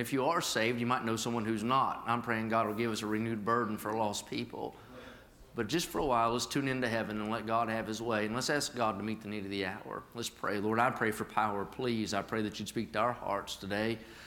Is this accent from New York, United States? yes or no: no; West Virginia, United States; now in Lexington, United States; I drove in from Lexington, Kentucky yesterday. That's where we live. I grew up in West Virginia, moved to Kentucky.